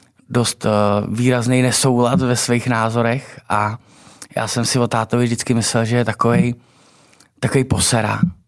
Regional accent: České Budějovice, South Bohemian Region, Czechia; rodák jsem z druhé strany, řekněme z jiného směru. Rodák jsem přímo z Budějovic, ale směrem vlastně na Novohradský hory jsme měli chalupu, kde jsem trávil vlastně svoje dětství kompletně.

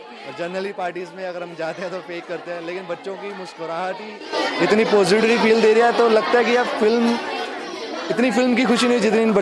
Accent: Punjab, India; और मैं खुद पंजाबी हूँ.

